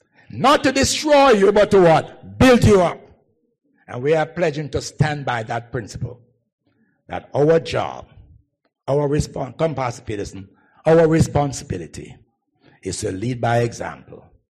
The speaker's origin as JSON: {"language": "English", "region": "Kingston", "country": "Jamaica", "tie": "born or raised there", "said": "Let me tell you about back that I had as a child growing up in Kingston. Never forgot it."}